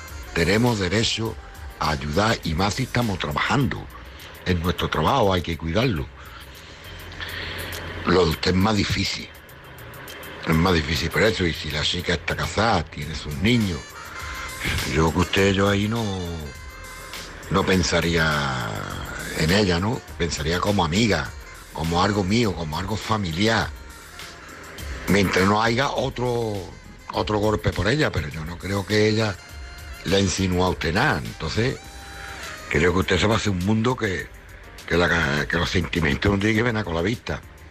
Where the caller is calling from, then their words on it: Cádiz, Andalusia, Spain; Hola, buenas noches … … de Cádiz.